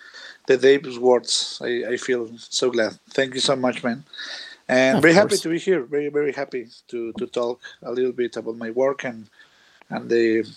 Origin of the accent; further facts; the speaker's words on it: Chihuahua, Mexico; English is a second language; I have 31 years old. I am from Mexico. Was the most big state in Mexico is Chihuahua.